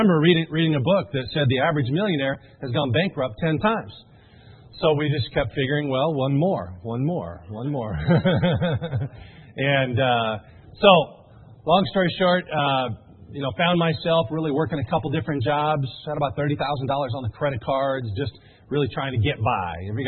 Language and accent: English; Portland, Oregon, United States; In fact, I was born in Portland, Oregon, actually adopted when I was 3 days old by some truck drivers. And grew up, my mom and dad were truck drivers, moved around the country a lot as a kid, and in fact always ended up coming back to Oregon.